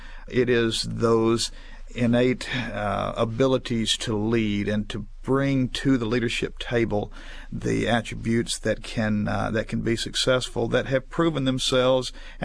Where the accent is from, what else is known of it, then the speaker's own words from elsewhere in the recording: Gulfport, Mississippi, United States; Mississippi is my home state. I'm from Gulfport down on the Mississippi Gulf Coast.